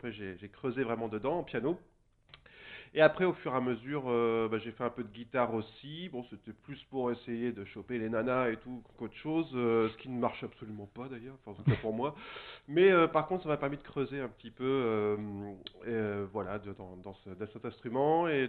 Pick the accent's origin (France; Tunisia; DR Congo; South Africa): France; Saintes, Nouvelle-Aquitaine; Je suis originaire d'ici, je suis né à Saintes, tout ça, donc je suis vraiment Charentais maritime, de souche.